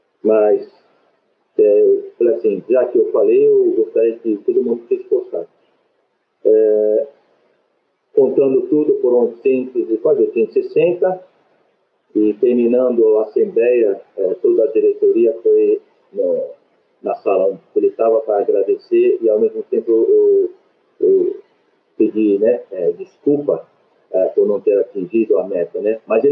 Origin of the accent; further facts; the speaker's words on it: Brazil; como nós somos, nós brasileiros somos.